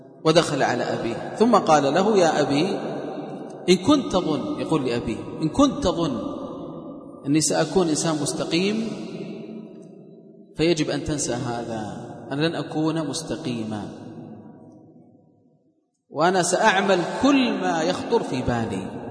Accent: Riyadh, Riyadh Province, Saudi Arabia; مرة من المرات عندنا في الرياض كان هناك أب

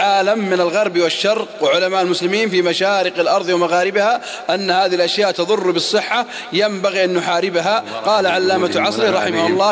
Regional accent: Al-Qassim, Saudi Arabia; والله أني أعرف ناس عندنا في القصيم

